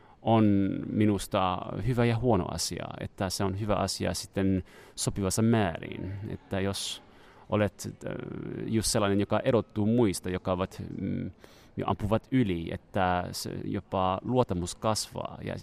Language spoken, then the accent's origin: Finnish; Montreal, Quebec, Canada; Finnish is a second language; also born or lived in New York / Paris; now in Finland; isossa kaupungissa, mistä mä oon kotoisin, että Montrealista ja New Yorkista ja Pariisista, missä mä oon elänyt